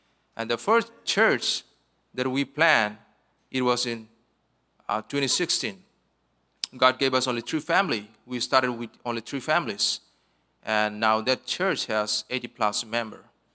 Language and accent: English; Northeast India, India; I'm from India. I'm from Northeast India, which is very close to Bangladesh and Myanmar. That is where my ministry is.